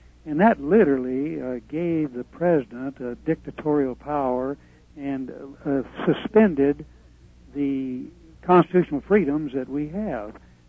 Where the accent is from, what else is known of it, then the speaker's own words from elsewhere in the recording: Louisiana, United States; Mayu Angelou, the lady, actually from my home state of Louisiana